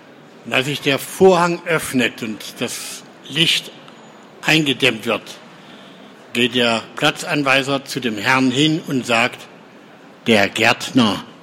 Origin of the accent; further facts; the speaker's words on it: Weimar, Thuringia, Germany; lebt in Weimar, das ist auch meine Heimatstadt.